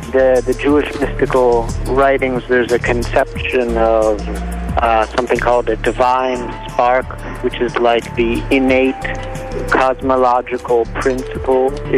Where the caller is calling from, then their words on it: France; English is a second language; I'm from France. What's the word? Episode.